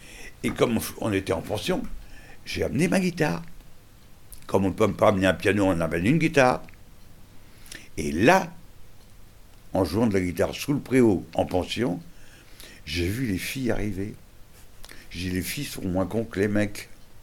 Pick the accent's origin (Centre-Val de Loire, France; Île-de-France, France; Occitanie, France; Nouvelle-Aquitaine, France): Île-de-France, France; Paris; moi je suis un Parigot